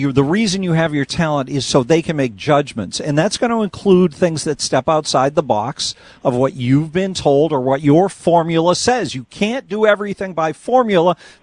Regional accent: Boston, Massachusetts, United States; I do recall growing up in Boston that the local hit station, whether it was MEX or whatever, that they would mix in an occasional local artist.

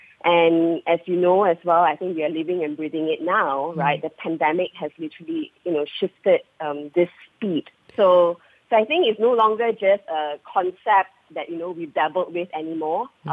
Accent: Malaysia; I'm a Malaysian, born and bred here.

